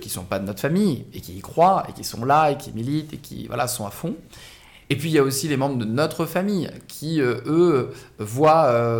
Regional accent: Le Trait, Normandy, France; Je suis d'ici. Moi, je suis né à Rouen, mais en réalité, j'ai passé mon enfance et ma vie au Trait, commune voisine de Duclair.

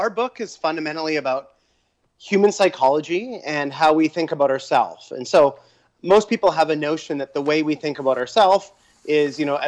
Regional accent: Fox Creek, Alberta, Canada; now in New York, United States; I grew up not only in Canada, but in rural Alberta, a town of 2,000 people called Fox Creek, way up in the far north with no radio stations or movie theaters. And so now I live in Manhattan, which is probably the densest part of the whole continent.

